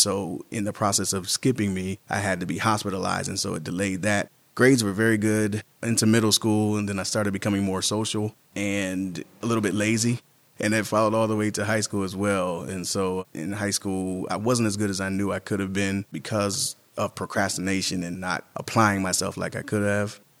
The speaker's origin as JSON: {"language": "English", "town": "Akron", "region": "Ohio", "country": "United States", "said": "I was brought here in 2004 from Ohio. I'm originally from Akron, Ohio"}